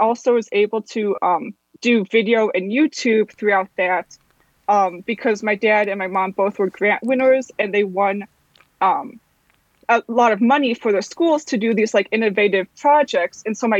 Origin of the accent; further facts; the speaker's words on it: Valparaiso, Indiana, United States; Yeah, so I grew up in Valparaiso. I've been here my whole life, except when I went to grad school. We went to a Montessori school in Hobart, Indiana